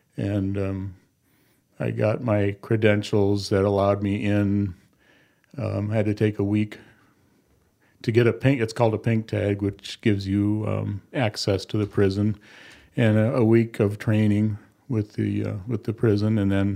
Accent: Aberdeen, South Dakota, United States; I'm originally from Aberdeen, South Dakota. My late wife and I are both from there.

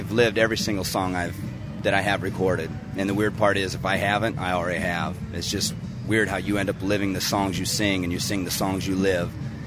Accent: Iowa, United States; I mean, we're from the Midwest. We're not as modern, but we're not as redneck as everyone, or, you know, backwoods as everyone thinks we are, you know. Being from Iowa and representing Iowa

